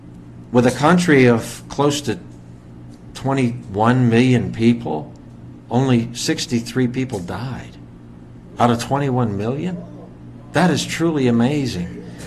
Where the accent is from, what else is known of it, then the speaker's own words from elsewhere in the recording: New Orleans, Louisiana, United States; because being born and raised in New Orleans, it was like, well, we're here.